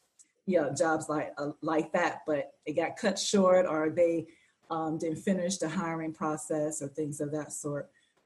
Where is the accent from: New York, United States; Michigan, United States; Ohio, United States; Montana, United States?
Ohio, United States; Cincinnati; now in Atlanta, United States; But basically, I'm from Cincinnati, Ohio, and I've been living in Atlanta for almost 20 years.